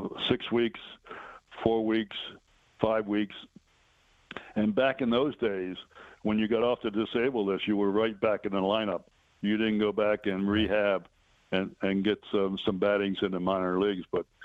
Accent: Baltimore, Maryland, United States; That was in Baltimore, my hometown.

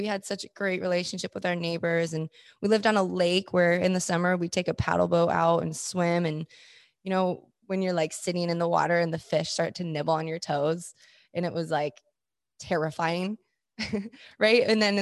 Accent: Fort Collins, Colorado, United States; born there; So I was born in Fort Collins, Colorado on March 26, 1993.

